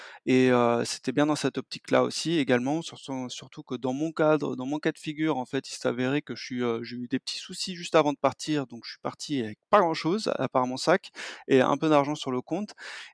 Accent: Paris, Île-de-France, France; also born or lived in Berlin; moi qui suis un peu de ville, on va dire, je suis de Paris et de Berlin

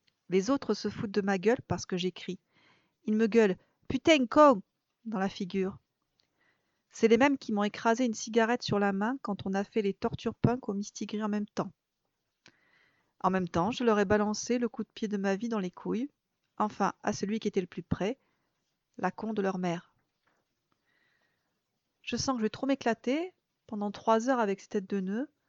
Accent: Marseille, Provence-Alpes-Côte d'Azur, France; Je suis de Marseille, paumée au milieu d'un troupeau de Parisiens. Mon père se fout de ma gueule, vachement sympa, en disant que j'ai l'accent pointu au téléphone.

